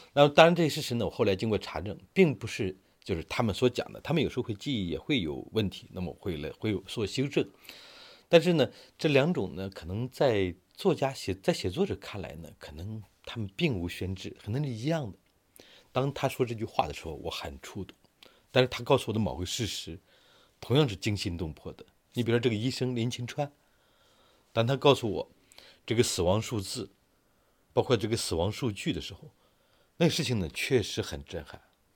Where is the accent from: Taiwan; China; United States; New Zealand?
China; 我们中国人所谓的鬼节，武汉的风俗呢是在地上画个小白色的小圆圈